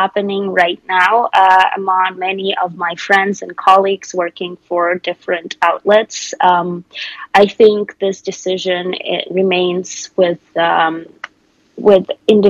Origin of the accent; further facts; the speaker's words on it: Yekaterinburg, Sverdlovsk Oblast, Russia; Well, I am actually from Yekaterinburg, born and raised there.